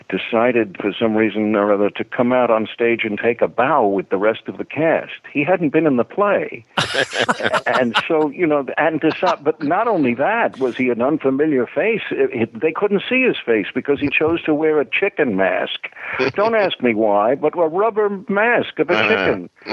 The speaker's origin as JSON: {"language": "English", "town": "New York City", "region": "New York", "country": "United States", "tie": "born there", "said": "I was born in New York City. I was taken to the theater at an early age"}